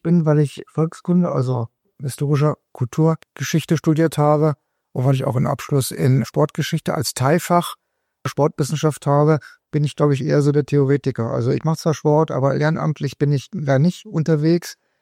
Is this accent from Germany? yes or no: yes; Kassel, Hesse, Germany; now in Göttingen, Germany; Also ich komme aus Kassel, habe in Göttingen studiert und arbeite in Hannover.